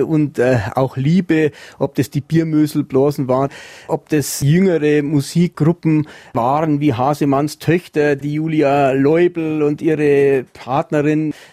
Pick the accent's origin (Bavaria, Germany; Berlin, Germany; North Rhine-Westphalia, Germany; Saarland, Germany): Bavaria, Germany; accent: Bavarian; first language Bavarian; In gewisser Weise ist das Bayerische ja meine Muttersprache